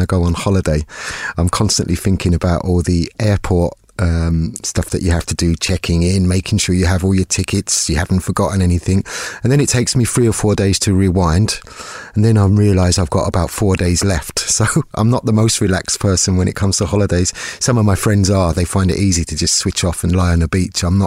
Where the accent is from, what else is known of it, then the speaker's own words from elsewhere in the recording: London, United Kingdom; accent: Cockney; if I talk with my friends in London, you'd hear me talk like that, kind of Cockney accent. But my everyday accent, I suppose, is quite neutral.